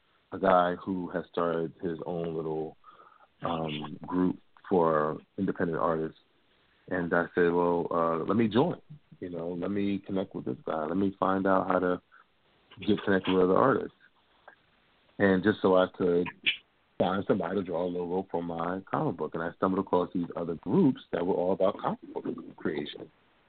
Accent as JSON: {"language": "English", "town": "Atlantic City", "region": "New Jersey", "country": "United States", "lives_now": "Newark, United States", "said": "I am originally from Atlantic City, New Jersey. I currently live in Newark, New Jersey."}